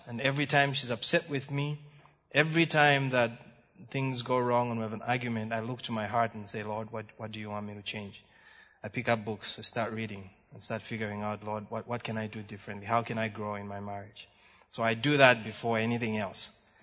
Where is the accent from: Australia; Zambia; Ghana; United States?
Zambia; Ndola, Copperbelt; I was born in Dola all my life. All I knew was Dola.